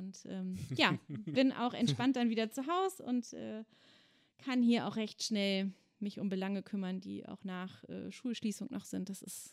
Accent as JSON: {"language": "German", "town": "Duderstadt", "region": "Lower Saxony", "country": "Germany", "tie": "born or raised there", "said": "Ich komme ganz ursprünglich aus Duderstedt bei Göttingen. Dort bin ich geboren worden und groß geworden, habe dort mein Abitur gemacht, bin dann nach Hildesheim gegangen zum Studium."}